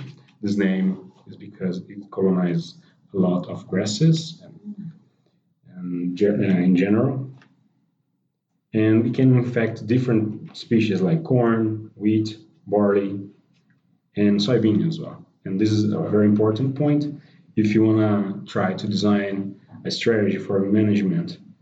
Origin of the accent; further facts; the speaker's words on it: Brazil; I'm from Brazil, and I have a bachelor's degree in agronomy.